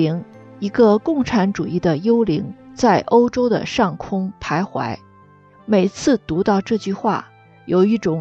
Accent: China; 原来我们中国人是龙的传人，应该骄傲和自豪

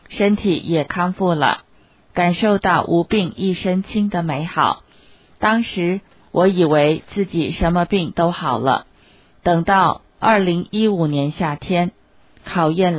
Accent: Malaysia; now in Cambridge, United Kingdom; 20多年前，我从马来西亚来到英国，目前在剑桥做超市生意。

